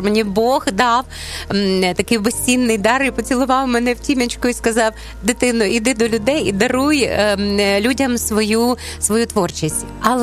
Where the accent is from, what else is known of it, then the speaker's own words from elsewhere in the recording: Zalishchyky, Ternopil Oblast, Ukraine; born there; Тому що я народилася на заході України. Це Заліщики, Тернопільська область. І це такий особливий край.